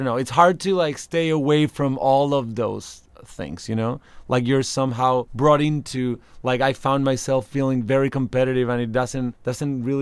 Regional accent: Chile; English is a second language; None of my family members, I were seven siblings and my parents are still there and none of them have been to Cuba.

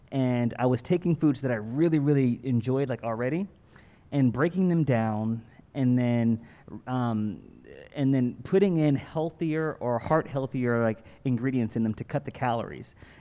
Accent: Philadelphia, Pennsylvania, United States; born there; now in Dallas, United States; I'm actually from Dallas, Texas. Well, I should say this. I live in Dallas, but I was actually born in Philly.

